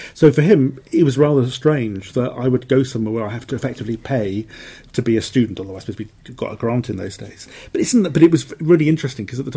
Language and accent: English; Wales, United Kingdom; people say to me I don't sound as though I'm from South Wales. So it's sort of funny that I've somehow escaped an accent, and yet my own children have one